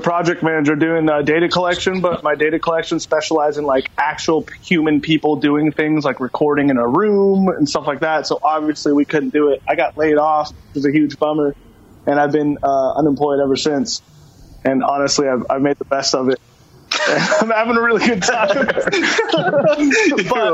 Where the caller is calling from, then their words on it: Kirkland, Washington, United States; I am at a friend's house in Kirkland, down the street from my house.